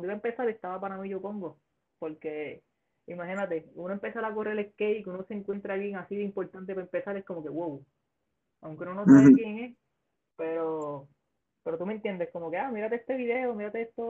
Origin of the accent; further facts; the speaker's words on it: Juana Díaz, Puerto Rico; Ponce, soy de Juanadía.